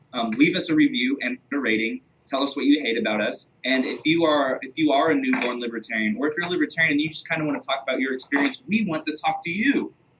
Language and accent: English; Oklahoma, United States; He moved to Texas. I'm from Oklahoma.